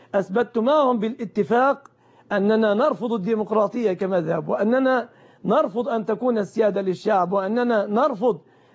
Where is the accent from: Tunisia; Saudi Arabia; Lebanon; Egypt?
Egypt